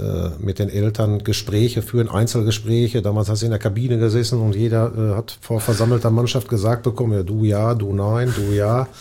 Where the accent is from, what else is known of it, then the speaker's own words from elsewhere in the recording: Bochum, North Rhine-Westphalia, Germany; habe meine ganze Kindheit, meine fußballerische Kindheit bei Phoenix Bochum begonnen, bin hier zur Schule gegangen, habe hier studiert